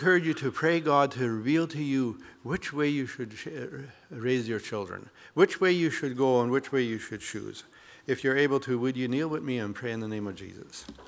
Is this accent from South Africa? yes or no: no; Mexico; So I grew up in Mexico with my parents, and my dad has been a farmer, and at heart he still is a farmer.